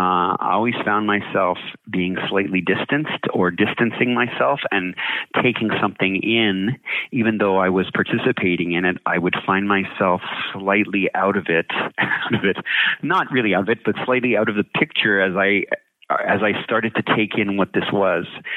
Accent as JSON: {"language": "English", "town": "Quebec City", "region": "Quebec", "country": "Canada", "tie": "born or raised there", "also_born_or_lived": "Prince Edward Island", "said": "So even though I grew up in Quebec City and spent my summers in PEI, I immediately went back to the Maritimes to study when I could."}